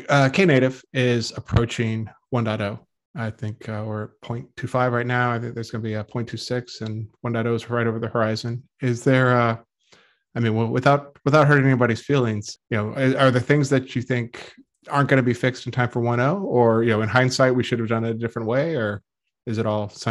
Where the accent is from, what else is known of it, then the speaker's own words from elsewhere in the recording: Australia; Being Australian, I was surprised we didn't have more swearing.